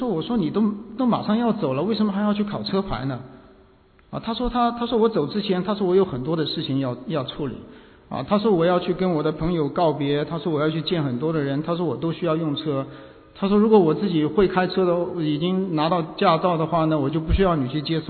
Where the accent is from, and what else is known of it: China